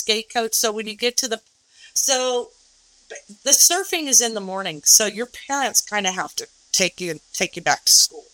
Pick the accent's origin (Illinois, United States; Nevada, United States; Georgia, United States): Nevada, United States; Reno; now in San Diego, United States; So, because we're not true San Diegans. I mean, we're from Reno, you know, right.